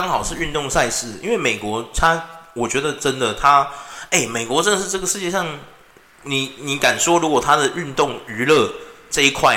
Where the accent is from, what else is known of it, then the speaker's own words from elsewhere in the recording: Taiwan; 我是台湾人呢、欸、我都知道这些新闻